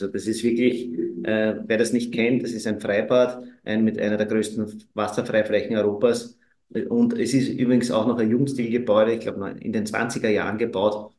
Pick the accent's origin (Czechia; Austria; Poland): Austria; Baden, Lower Austria; Ich bin geborener Badener und lebe wirklich gerne da.